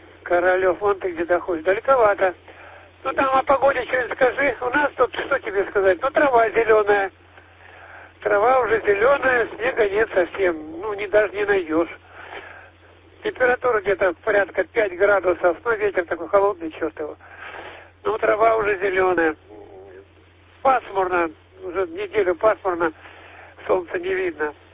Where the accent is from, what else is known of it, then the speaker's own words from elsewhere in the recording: Ural, Russia; now in Volgodonsk, Russia; Я сам с Урала, а живу здесь в Волгодонске уже на юге. Ну, лет 40, наверное, уже вообще Челябинске. И я вашу погоду прекрасно знаю, сам вырос так, в таких условиях.